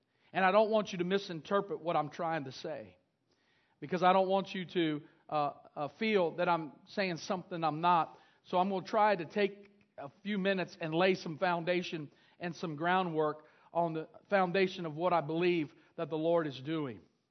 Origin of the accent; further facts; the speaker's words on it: United States; I'm an American. I take pride in being an American.